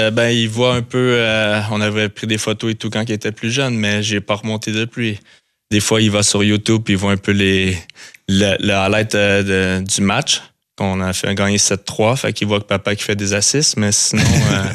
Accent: Quebec, Canada; accent: Quebec; now in Jura, Switzerland; En même temps, j'ai encore toujours mon accent québécois qui veut pas disparaître.

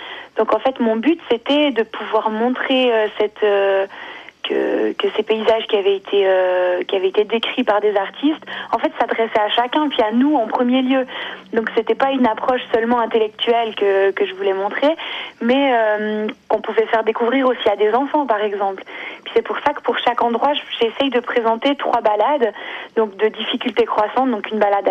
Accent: Valais, Switzerland; Alors moi, parce que je suis valaisanne

